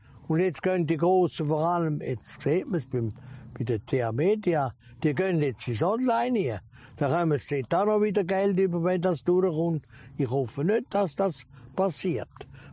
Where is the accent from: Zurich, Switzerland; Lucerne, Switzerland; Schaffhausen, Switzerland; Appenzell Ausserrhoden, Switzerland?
Zurich, Switzerland; soll ich als Zürcher in der Welschen Schweiz eine Zeitung machen?